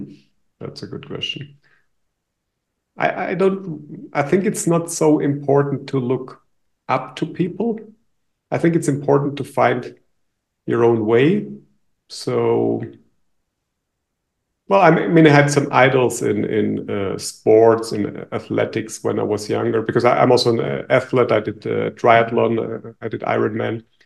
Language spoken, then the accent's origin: English; Germany; also born or lived in Israel; now in Mexico; So I'm from Germany. I lived most of my life in Germany, but the last 3 years before we came here, like from 2019 to 22, we lived in Israel.